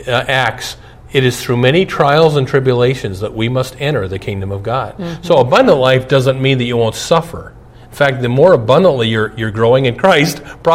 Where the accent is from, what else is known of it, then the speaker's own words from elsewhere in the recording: Omaha, Nebraska, United States; I talked to a friend of mine that I grew up with in Omaha